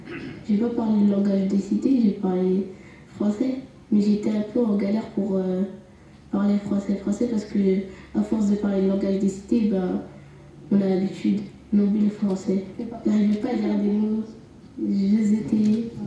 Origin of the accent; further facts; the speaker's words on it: France; je suis française aussi